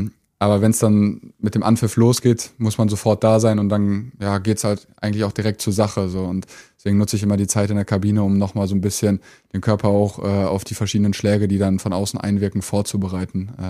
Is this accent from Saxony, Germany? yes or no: no; Brauweiler, North Rhine-Westphalia, Germany; also born or lived in Bielefeld; Ich bin in Bielefeld geboren, aber aufgewachsen in der Nähe von Köln, in Brauweiler